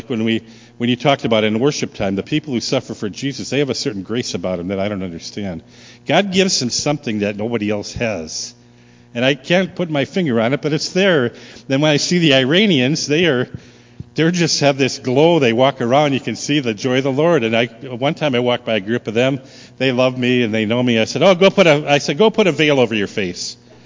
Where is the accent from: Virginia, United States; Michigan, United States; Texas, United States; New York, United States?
Michigan, United States; Ironwood; when I grew up in Ironwood